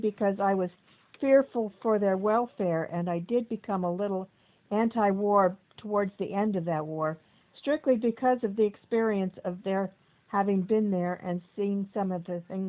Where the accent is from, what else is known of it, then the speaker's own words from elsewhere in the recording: Port Washington, United States; I was born in Port Washington, and I grew up in Port Washington. It was still a small town when I was growing up.